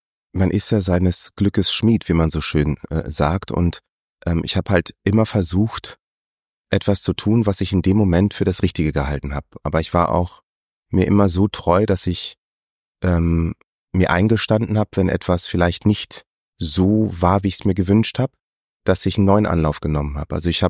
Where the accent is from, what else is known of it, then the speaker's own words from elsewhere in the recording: Tanzania; also born or lived in Germany; weil ich bin ja in Deutschland geboren.